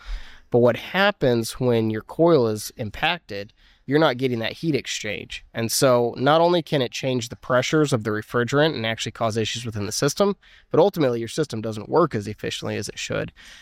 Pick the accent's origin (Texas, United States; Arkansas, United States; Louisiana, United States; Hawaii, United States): Texas, United States; DeSoto; moved away as an adult; also born or lived in Pennsylvania; I was originally from DeSoto, Texas. So two Texans moved out to Pennsylvania to meet each other.